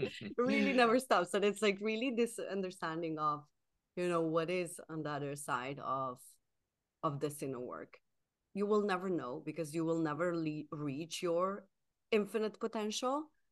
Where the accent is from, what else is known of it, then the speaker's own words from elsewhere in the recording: Slovenia; English is a second language; now in Sweden; I've been in Sweden 10 years now, and every time I go back to my home country, to Slovenia, I find so much appreciation for my country.